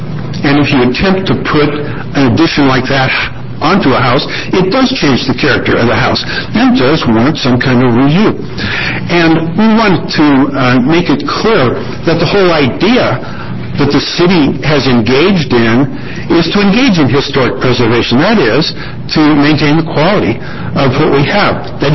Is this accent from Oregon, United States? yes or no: yes; Eugene, Oregon, United States; I'm from Eugene